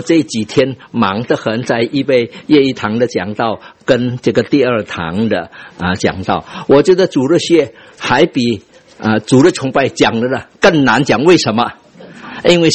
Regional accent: Indonesia; 我不是从台湾来的，我是在印尼出生的，不过那个时候有华校。由华校就念完高中

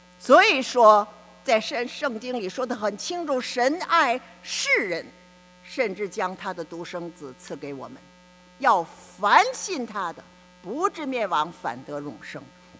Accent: China; born there; 我们国家的名字最早是神州

